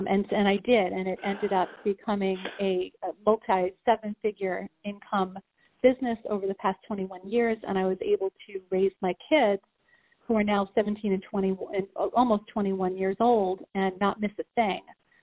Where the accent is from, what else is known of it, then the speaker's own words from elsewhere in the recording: New York, United States; I grew up in Long Island. I was 45 minutes outside of Manhattan, and everything was Broadway.